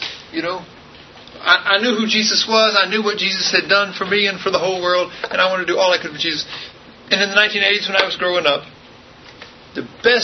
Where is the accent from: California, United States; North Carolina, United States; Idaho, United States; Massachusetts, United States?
North Carolina, United States; King; I grew up in the South on the other side of our racial divide. I grew up in a little place called King, North Carolina, that's out in tobacco country. And I was raised there by Southern Baptists